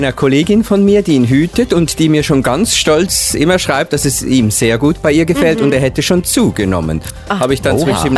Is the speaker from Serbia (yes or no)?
no; Uri, Switzerland; now in Lucerne, Switzerland; also ursprünglich komme ich ja aus dem Kanton Uri, ich wohne jetzt in Luzern, aber eigentlich Uri ist wirklich so ein kleiner Bergkanton